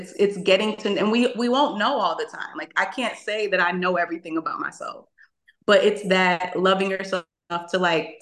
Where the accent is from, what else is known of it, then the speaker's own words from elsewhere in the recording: Buffalo, New York, United States; And I'm like, well, I'm from Buffalo.